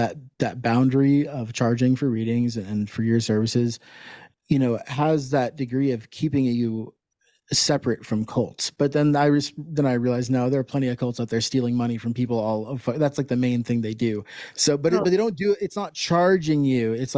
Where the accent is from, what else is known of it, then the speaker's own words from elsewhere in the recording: United States; now in Canada; I'm an American living in Canada.